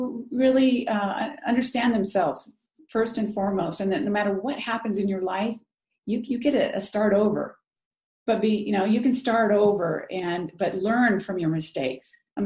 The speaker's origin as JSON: {"language": "English", "town": "San Diego", "region": "California", "country": "United States", "tie": "born or raised there", "said": "I grew up in San Diego, where you're at."}